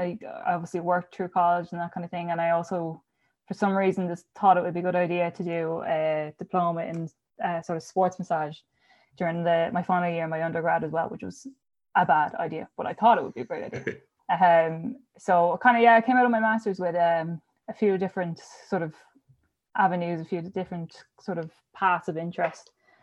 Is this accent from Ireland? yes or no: yes; Dublin, Leinster, Ireland; I'm originally from Dublin, so I did an undergrad in IT Blanchardstown in sports coaching.